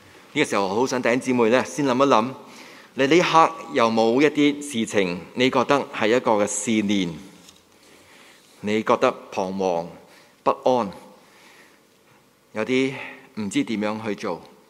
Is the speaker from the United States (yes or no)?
no; Hong Kong; 不要我们香港人用多少时间去读那些什么课程，是吧？